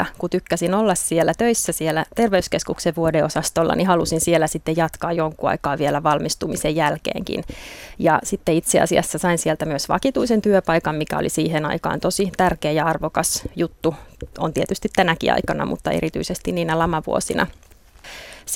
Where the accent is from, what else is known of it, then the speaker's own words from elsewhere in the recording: Järvenpää, Uusimaa, Finland; also born or lived in Espoo; now in Mäntsälä, Finland; Mä olen Järvenpäässä viettänyt lähes koko ikäni ja lapsuuteni. Puolivuotias olin, kun muutettiin Espoosta Järvenpäähän ja siitä asti olen siellä ollut. Nyt tosi viimeiset vuodet Mäntsälässä.